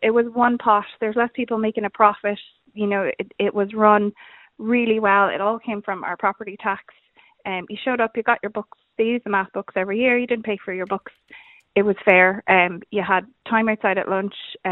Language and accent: English; Canada; Yeah, I'm Canadian, so I've grown up in a different school system